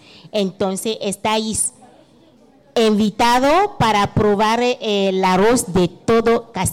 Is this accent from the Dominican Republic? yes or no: no; Togo; soy de Togo y un poco más.